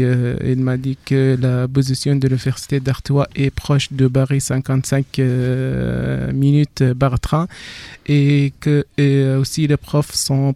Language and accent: French; Sabha, Libya; French is a second language; Je viens de la Libye et ma ville est considérée la quatrième capitale après Tripoli, Benghazi, Misrata et la quatrième c'est Sabha.